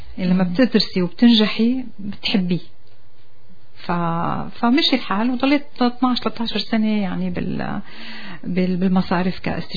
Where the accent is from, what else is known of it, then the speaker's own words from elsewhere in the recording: Syria; حاملة حب كبير لبلدي، حاملة اسمه انه انا سورية وافتخر اني سورية، حاملة تاريخي اللي عندي ورانا 5000 سنة